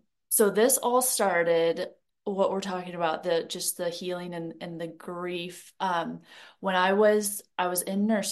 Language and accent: English; Cleveland, Ohio, United States; and I am originally from Ohio, from about Cleveland area, born and raised, Buckeye fan. And so I lived most of my life in Ohio.